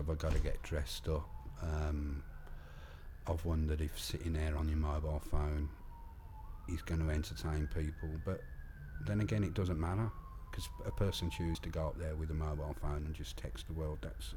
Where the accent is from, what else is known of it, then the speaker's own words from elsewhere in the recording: Birmingham, West Midlands, United Kingdom; born there; I was born in Aston in Birmingham, in a slum. Bathed in a metal bath in front of the fire. Yeah, I'm that old.